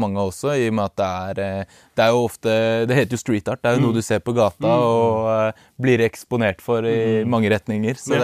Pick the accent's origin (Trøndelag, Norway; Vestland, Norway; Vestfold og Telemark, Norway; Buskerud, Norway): Buskerud, Norway; Drammen; Nei, jeg er fra Drammen.